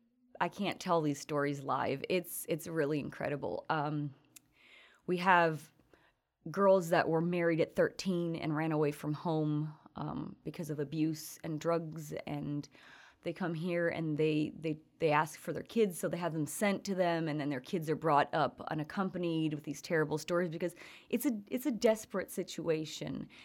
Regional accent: Honduras; I'm from Honduras. I was born there.

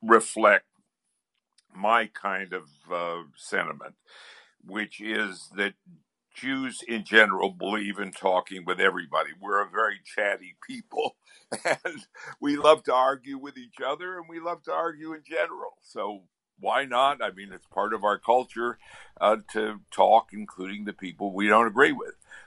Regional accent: United States; First of all, as a Democrat, as an American, as a Jew, I believe in talking to everybody.

